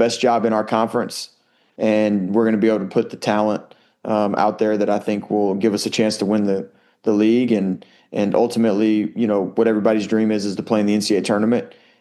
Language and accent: English; Texas, United States; And I love Texas, and it's obviously where I'm from. It's my home state, and I just really like the people.